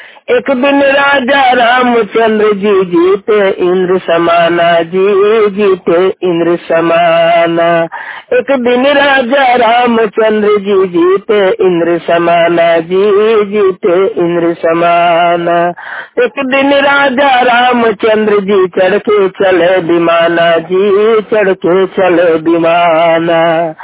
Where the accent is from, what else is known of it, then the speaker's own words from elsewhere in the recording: Dhanbad, Jharkhand, India; District Dhanbad Jharkhand का रहने वाला हूँ।